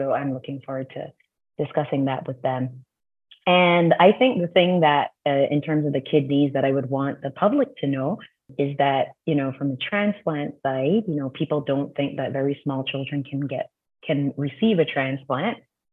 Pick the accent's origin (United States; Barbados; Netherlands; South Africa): Barbados; My fun fact, or the thing that I'm most proud of, is that I'm from the beautiful island of Barbados.